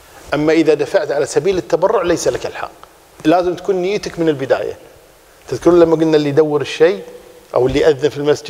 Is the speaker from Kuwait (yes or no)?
yes; Kuwait; مثلا لو مثلا عندنا في الكويت